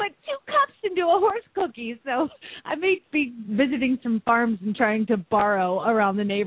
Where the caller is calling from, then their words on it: Phoenix, Arizona, United States; from Phoenix, Arizona